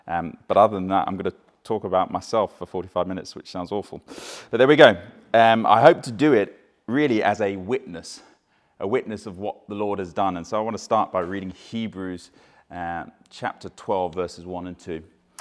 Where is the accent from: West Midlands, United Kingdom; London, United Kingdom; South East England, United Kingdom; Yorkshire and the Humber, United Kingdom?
South East England, United Kingdom; Bedhampton; This was in Havant. I grew up in Bedhampton